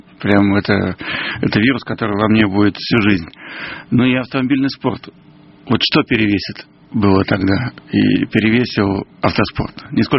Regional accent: Russia; Я из России, наверное, поэтому это слово близко к русскому духу.

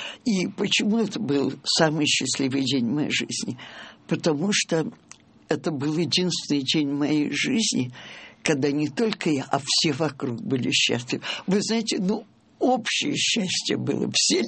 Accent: Yevpatoria, Crimea, Ukraine; born there; Родилась, да, в Евпатории.

